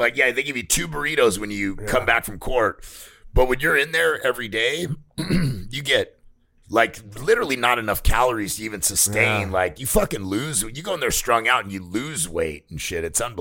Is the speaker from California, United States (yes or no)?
yes; Corona, California, United States; I knew this chick that I grew up with in Corona that was kind of a diehard dope fiend.